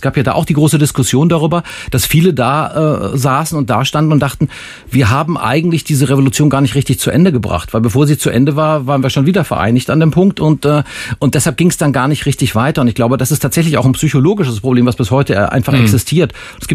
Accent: West Germany, Germany; Dachte, also ganz schön nett von mir als Wessi.

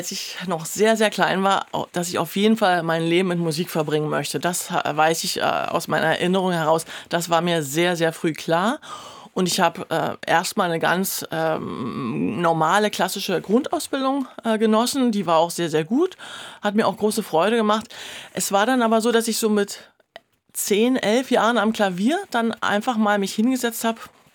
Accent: Berlin, Germany; moved away as an adult; Ich bin ja in Ostberlin groß geworden.

